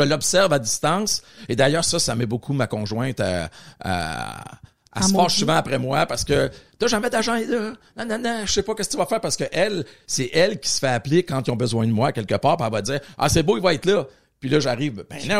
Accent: Portneuf, Quebec, Canada; moi, à Portneuf, j'ai grandi à Portneuf, entre Trois-Rivières puis Québec, sur la rive nord. Puis j'ai grandi avec l'eau.

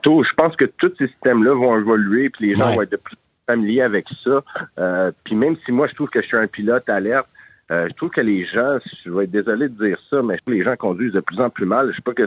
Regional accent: Montreal, Quebec, Canada; je suis de Montréal métropolitain

